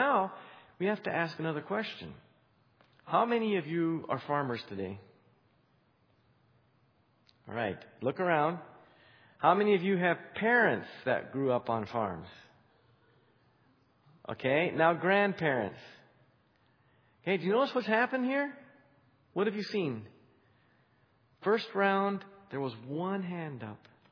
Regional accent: Western Canada, Canada; I grew up farming in Western Canada

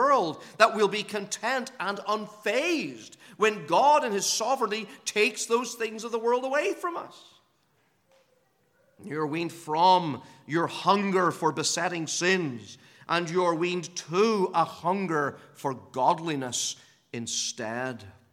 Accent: Northern Ireland, United Kingdom; That's the old metrical version I used to sing growing up in Northern Ireland.

